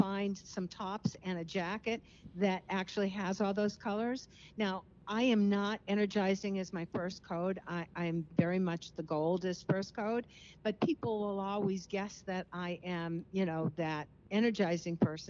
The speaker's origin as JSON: {"language": "English", "town": "Cleveland", "region": "Ohio", "country": "United States", "tie": "born or raised there", "said": "I grew up in Cleveland, Ohio. So, of course, we watched the Cleveland Browns. But having moved here to New England, I am definitely a Patriots fan."}